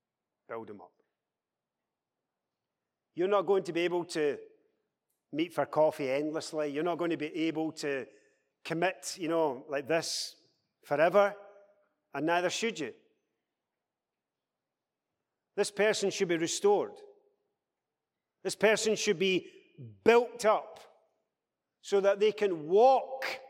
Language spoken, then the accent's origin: English; Scotland, United Kingdom; We're from Scotland, metaphorically.